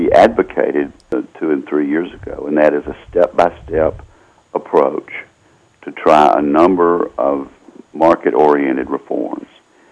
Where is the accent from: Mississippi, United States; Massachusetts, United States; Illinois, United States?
Mississippi, United States; Tupelo; I've got 5 or 10 choices here in my hometown of Tupelo or more, and I shop around for food